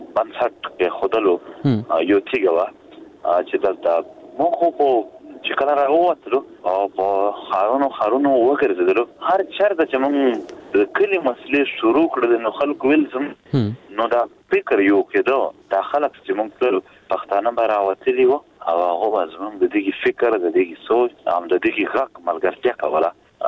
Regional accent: Khyber Pakhtunkhwa, Pakistan; مونږ د پښتونخوا خاورې یو مونږ پښتانه یو

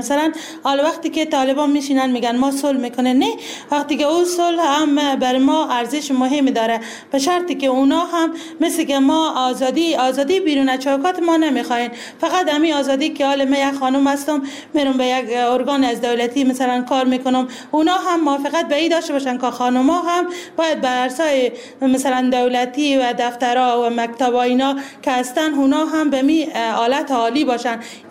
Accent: Badghis, Afghanistan; در بدقیس هم متولد شدم و در بدقیس هم زندگی میکنم.

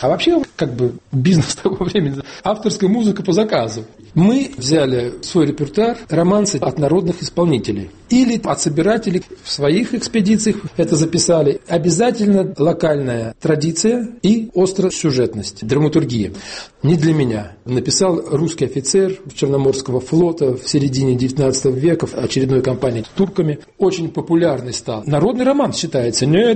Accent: Uryupinsk, Volgograd Oblast, Russia; Моя родина, Верхний Дон, река Хоперова, Урюпинск, известная всем. Вот я сам с Урюпинска.

